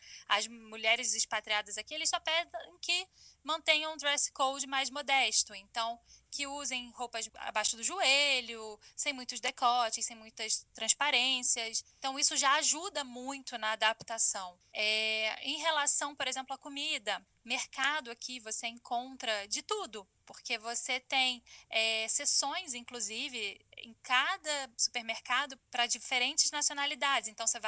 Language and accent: Portuguese; Brazil; also born or lived in Istanbul, Turkey; now in Doha, Qatar; Então foi assim que eu saí do Brasil, né?